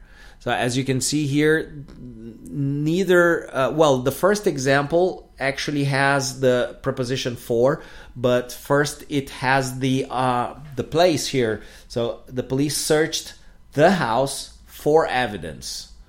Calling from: Porto Alegre, Rio Grande do Sul, Brazil; English is a second language

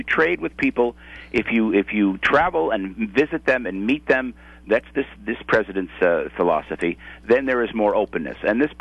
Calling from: Washington, District of Columbia, United States; I'm calling from Washington, D.C.

